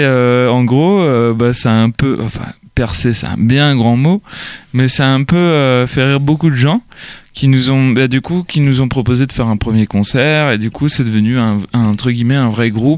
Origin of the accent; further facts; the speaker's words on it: Saint-Malo, Brittany, France; born there; now in Rennes, France; Moi je suis né à Saint-Malo, mais c'est vrai que ça fait, par contre ça fait 8 ans que j'habite à Rennes.